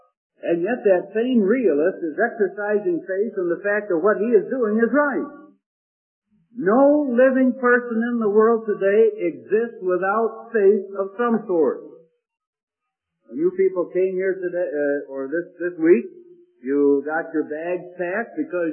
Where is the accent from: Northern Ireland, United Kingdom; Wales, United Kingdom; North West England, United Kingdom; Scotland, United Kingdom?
Scotland, United Kingdom; You know, I'm a Scotsman.